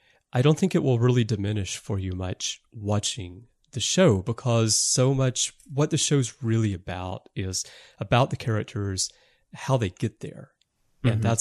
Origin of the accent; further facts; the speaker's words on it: Birmingham, Alabama, United States; I was in university in Tuscaloosa at the time, but my hometown was Birmingham.